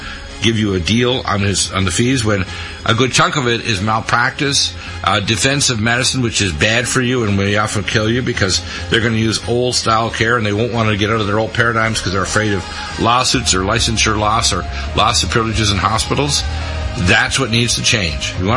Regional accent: Detroit, Michigan, United States; born there; Yeah, you know, I was born in Detroit, right?

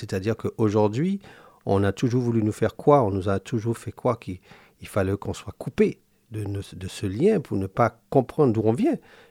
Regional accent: Martinique, France; born there; je suis né en Martinique parce que, voilà, je n'ai pas le choix. Hein, mais je sais que j'ai toujours eu des origines qui sont multiples, hein, à la fois d'Afrique, d'Inde... d'Europe, parce que j'avais une arrière-grand-mère qui était vendéenne, j'avais une arrière-grand-mère indienne

